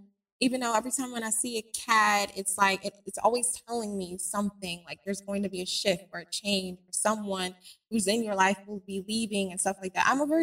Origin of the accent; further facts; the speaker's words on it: Jamaica; because I am Jamaican